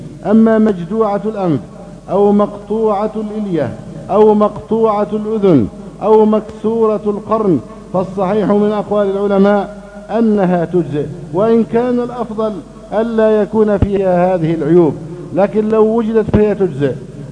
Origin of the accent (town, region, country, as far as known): Egypt